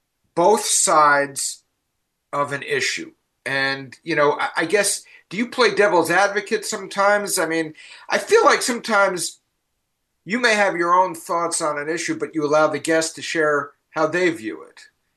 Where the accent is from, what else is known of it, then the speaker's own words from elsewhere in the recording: Connecticut, United States; the most famous pizzeria in my home state of Connecticut, which is just over the border.